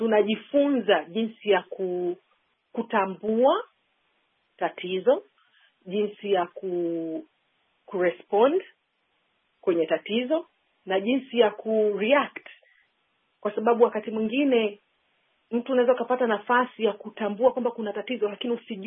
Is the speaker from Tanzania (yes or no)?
yes; Dar es Salaam, Tanzania; nimezaliwa Tanzania, Dar es Salaam, nimesoma Dar es Salaam Tanzania